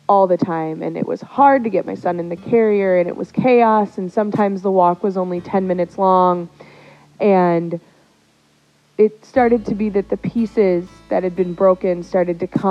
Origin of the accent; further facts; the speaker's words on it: Los Angeles, California, United States; also born or lived in Montana; I grew up in Los Angeles, so I literally didn't go camping for the first time until I was like 16. But after that first time, I was hooked. I ended up moving to Montana